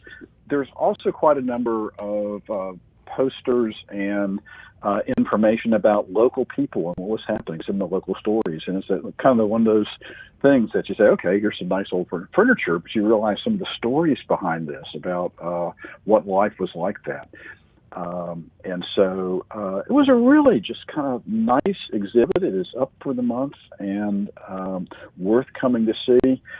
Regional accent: Virginia, United States; I'm a guy from Virginia. I was raised in the kind of lost cause mythology

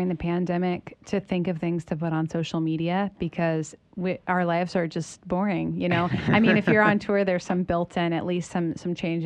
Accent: North Carolina, United States; me and Joseph, like all of us in the band, we're from North Carolina and we're like, we're bona fide Southern, but we're not like, you know, back porch pickers growing up.

